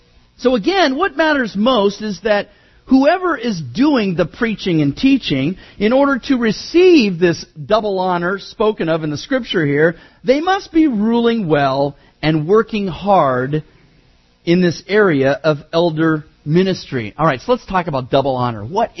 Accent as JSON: {"language": "English", "town": "Hayward", "region": "California", "country": "United States", "tie": "born or raised there", "said": "which is, of course, now Rite Aid, where I grew up in Hayward."}